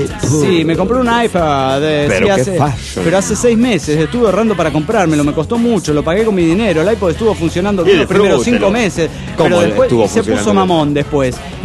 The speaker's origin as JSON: {"language": "Spanish", "region": "Mexico City", "country": "Mexico", "said": "del DF mexicano."}